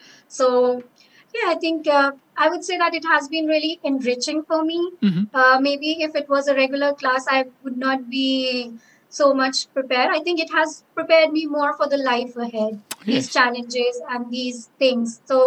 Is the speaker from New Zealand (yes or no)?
no; India